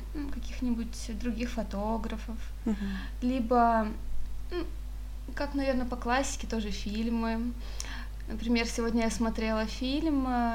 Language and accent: Russian; Rostov-on-Don, Rostov Oblast, Russia; now in Saint Petersburg, Russia; когда я переехала из Ростова в Петербург.